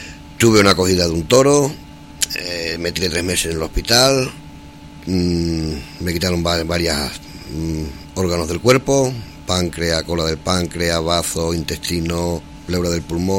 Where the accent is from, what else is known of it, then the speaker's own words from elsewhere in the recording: Garrovillas, Extremadura, Spain; born there; Bueno, pues yo tengo 47 años, nací en Garrovillas